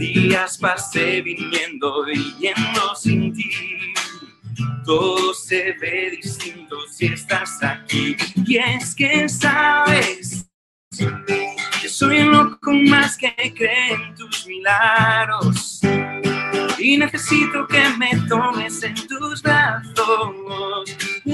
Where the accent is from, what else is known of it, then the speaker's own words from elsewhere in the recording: Spain; Soy español, cantautor, tengo 34 años